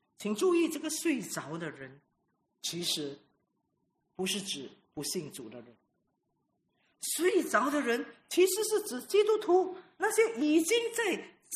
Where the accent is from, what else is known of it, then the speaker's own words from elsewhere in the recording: Singapore; 我们新加坡人很喜欢投诉，对不对？